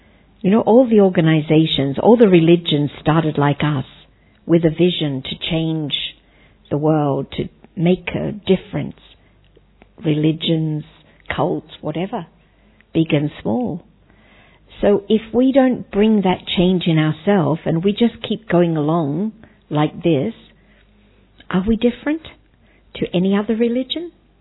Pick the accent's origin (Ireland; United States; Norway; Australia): Australia; moved away as an adult; also born or lived in Asia; now in Taiwan; And I'm originally from Australia. I was serving in Asia for 30 years. I recently went back to Australia for 4 years, but probably I've been in Asia too long.